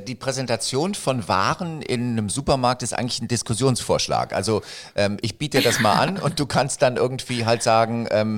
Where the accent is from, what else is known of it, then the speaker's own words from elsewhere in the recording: Berlin, Germany; Und ich komme aus Nikolassee.